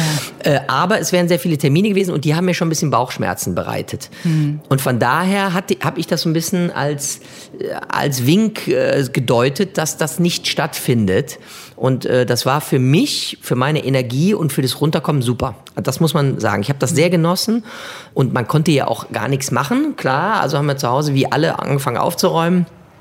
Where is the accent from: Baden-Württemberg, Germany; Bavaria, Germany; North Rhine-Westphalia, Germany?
North Rhine-Westphalia, Germany; Porz; Und ich sage, ich bin Porzer, wenn mich jemand fragt, nicht Kölner.